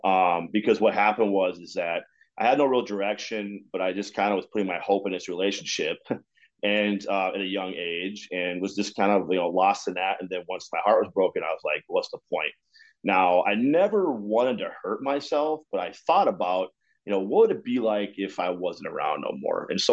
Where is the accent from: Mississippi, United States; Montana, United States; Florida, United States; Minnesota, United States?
Minnesota, United States; Duluth; also born or lived in Texas / Rapid City, South Dakota; As we grew up here in Duluth, because my stepdad's parents are here, we moved out here actually from South Dakota Rapid City when I was seven. So I've been here since I was like 7 years old. Like I said, originally from Texas.